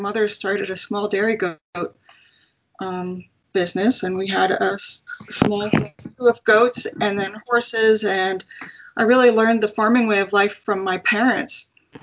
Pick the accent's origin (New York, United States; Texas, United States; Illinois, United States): New York, United States; Long Island; I grew up primarily on Long Island and spent a lot of time in Manhattan with family